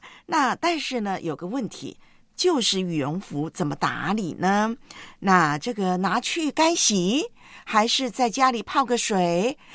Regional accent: northern Taiwan, Taiwan; now in Hong Kong; 我看了一下我老家的新闻，台湾听说我老家北台湾星期天开始会降温降到0度。

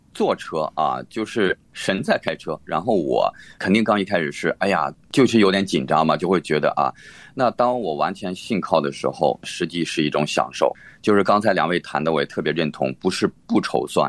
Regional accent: China; 我们中国人其实有的时候我觉得也很奇怪

